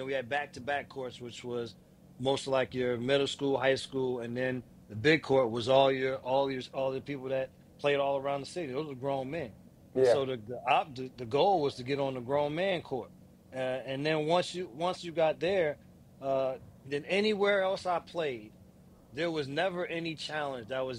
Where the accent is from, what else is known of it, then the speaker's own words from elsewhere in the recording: East Orange, New Jersey, United States; I grew up in East Orange, New Jersey.